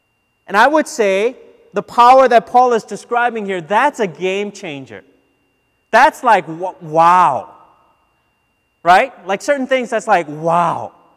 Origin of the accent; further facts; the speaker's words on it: Minnesota, United States; By the way, I grew up in Minnesota, so if you come to our church, you'll hear me, at least in the fall, talk a lot about my Vikings